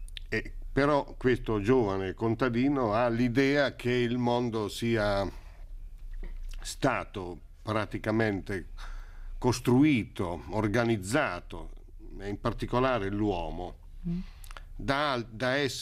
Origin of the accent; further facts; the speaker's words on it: Urbino, Marche, Italy; delle mie parti intorno a Urbino